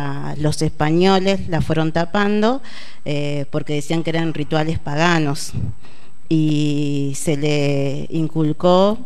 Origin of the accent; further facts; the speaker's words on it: San Javier, Argentina; sí, somos de San Javier.